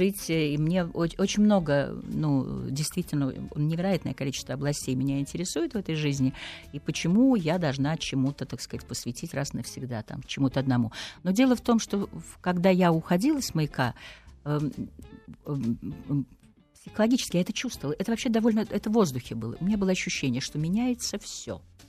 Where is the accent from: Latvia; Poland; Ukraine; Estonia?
Estonia; Поскольку я родилась и выросла в Эстонии, и первый раз попала в Москву, мне кажется, было там лет 17 или 16